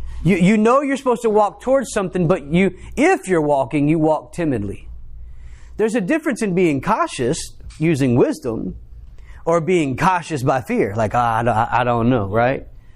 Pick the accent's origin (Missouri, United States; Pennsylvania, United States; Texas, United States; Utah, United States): Texas, United States; accent: twang; I can get around my family from East Texas and my accent changes. My twang comes back and before long I've got boots on.